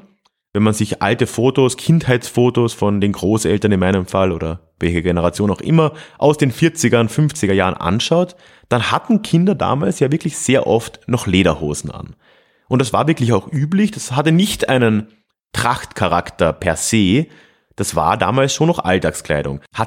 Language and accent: German; Freising, Bavaria, Germany; hat der Bischof meiner Heimatstadt Freising